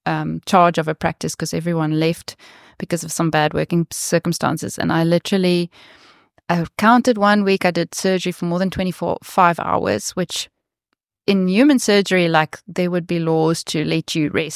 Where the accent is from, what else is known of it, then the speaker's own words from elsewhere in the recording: South Africa; I think as a South African, we always picture New Zealand being sport, like sport mania.